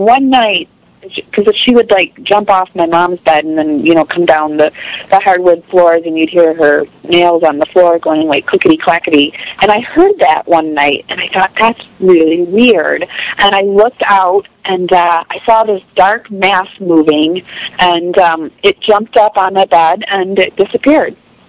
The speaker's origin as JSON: {"language": "English", "town": "Royal Oak", "region": "Michigan", "country": "United States", "tie": "born or raised there", "said": "I grew up in Royal Oak, so there was this show called Psychically Speaking with Marcello on Sunday nights, and it was on FM radio."}